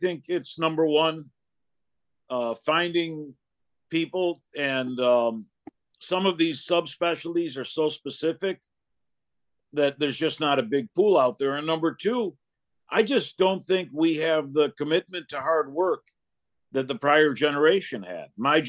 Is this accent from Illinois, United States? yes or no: yes; Chicago, Illinois, United States; born there; I was born in Chicago. My parents are immigrants from Pakistan.